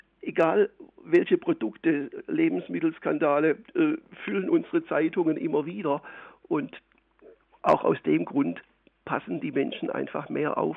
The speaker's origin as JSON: {"language": "German", "region": "Baden-Württemberg", "country": "Germany", "said": "ich bin Schwabe, die Brezeln sind mit unser höchstes Gut"}